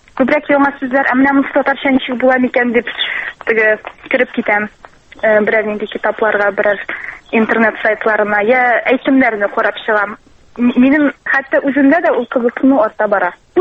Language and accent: Tatar; Shemordan, Tatarstan, Russia; Мин Сабар районы Шәмәрдән бистәсеннән.